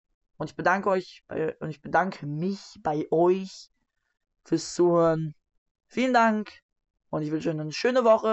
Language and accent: German; Hamburg, Germany; Ich bin Hamburger, ich fiebere für Hamburg